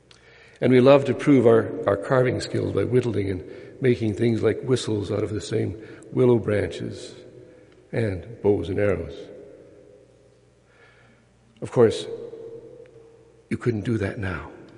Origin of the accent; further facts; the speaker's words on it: Ontario, Canada; When I was a young boy, growing up in Northern Ontario, we would often play those games of imagination.